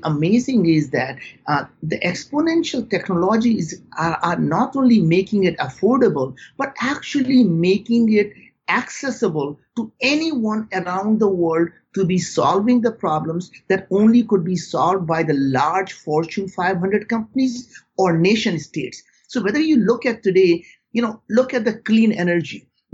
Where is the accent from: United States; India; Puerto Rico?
India; growing up in India, you know, there are many, many times we had no food to eat. And we really didn't have a place we called home. We moved from village to village. And more often than not, we lived in the most remote villages in India.